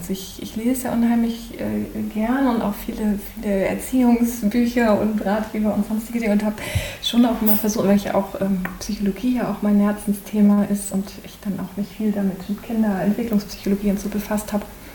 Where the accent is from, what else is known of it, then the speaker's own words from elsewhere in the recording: Portugal; zum Glück bin ich ja in Portugal aufgewachsen.